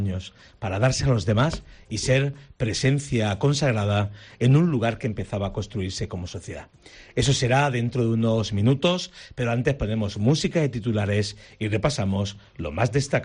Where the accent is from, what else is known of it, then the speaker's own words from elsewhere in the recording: Andalusia, Spain; Los que somos del Poniente sabemos cómo era esa zona hace 50 años, especialmente la zona del Ejido.